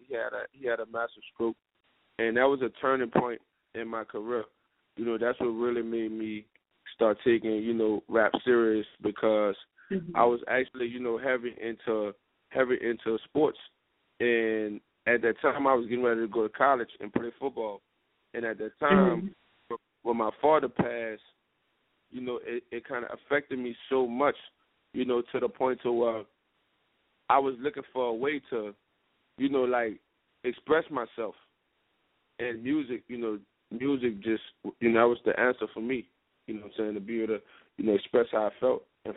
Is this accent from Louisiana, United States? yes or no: yes; New Orleans, Louisiana, United States; I was born and raised in the St. Bernard Projects in New Orleans, Louisiana, known as the Seven Wall.